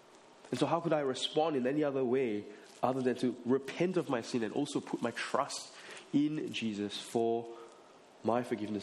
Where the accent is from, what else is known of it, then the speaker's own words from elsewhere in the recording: Malaysia; As I said, I grew up in Malaysia.